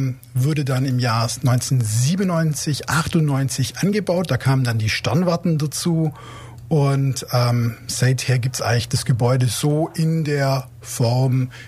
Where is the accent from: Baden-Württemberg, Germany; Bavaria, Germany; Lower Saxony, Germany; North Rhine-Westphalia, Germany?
Baden-Württemberg, Germany; Laupheim; born there; now in Senden, Germany; Ich bin gebürtiger Laupheimer, wohne aber inzwischen in Senden, bin verheiratet, habe ein Kind